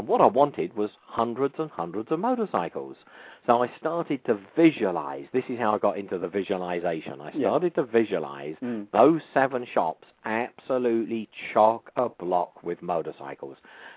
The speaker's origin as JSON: {"language": "English", "region": "London", "country": "United Kingdom", "said": "Obviously, I'm from South London."}